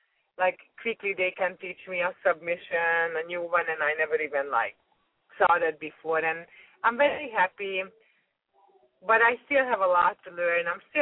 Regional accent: Canada; I born in Hungary, and I'm a mix of a Hungarian and a German. my mother is a Hungarian and my father is German. I speak both languages. And then I grew up in Canada.

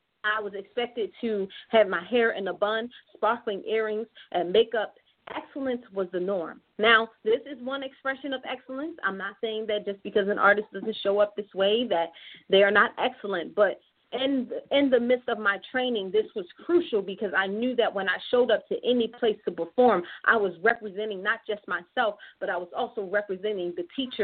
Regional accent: Baltimore, Maryland, United States; I have returned back to my hometown of Baltimore, and I'm here to reclaim the missing parts

